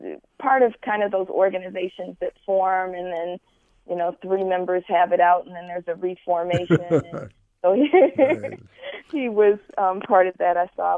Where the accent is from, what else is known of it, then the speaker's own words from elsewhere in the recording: Oakland, California, United States; Well, I'm from Oakland, and I was born in the 70s.